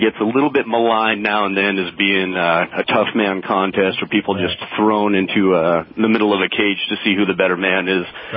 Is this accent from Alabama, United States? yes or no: no; Montana, United States; now in Santa Claus, United States; No, actually, I came from Montana.